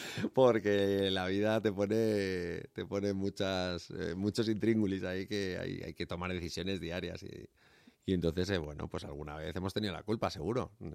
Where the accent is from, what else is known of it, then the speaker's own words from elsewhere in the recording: Madrid, Community of Madrid, Spain; born there; Nací en Madrid.